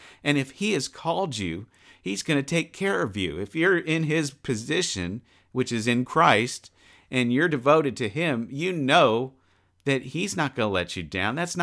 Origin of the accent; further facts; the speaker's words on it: Mississippi, United States; There I am from Mississippi. Ain't.